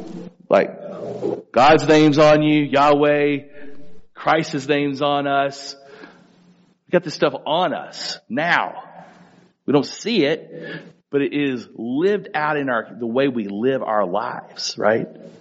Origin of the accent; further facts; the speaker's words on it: Tulia, Texas, United States; As much as I love my hometown of Tulia, Texas, right?